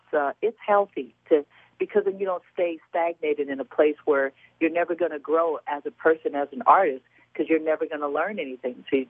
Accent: Oakland, California, United States; Oakland, I'm born and raised.

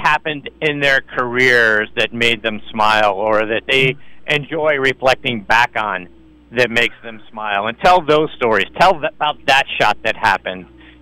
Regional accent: Pittsburgh, Pennsylvania, United States; I'm from Pittsburgh, and I got an opportunity to talk to so many of the legends that I grew up watching.

